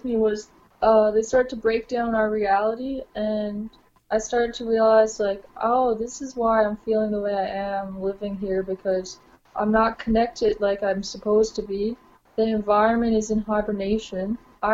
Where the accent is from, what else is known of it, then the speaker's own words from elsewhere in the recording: Brook, Newfoundland and Labrador, Canada; I grew up in Brook, Newfoundland